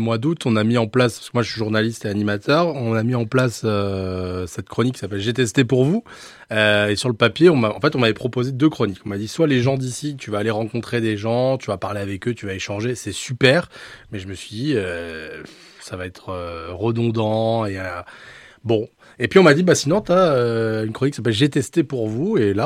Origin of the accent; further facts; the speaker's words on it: Paris, Île-de-France, France; born there; now in Poitou, France; je suis né à Paris, j'ai fait mes études. Mon père était travaillé à l'université Paris 13. Il a été muté à Paul Sabatier à Toulouse, donc j'ai suivi. On a habité dans le Gers parce que Toulouse c'était très cher et très compliqué.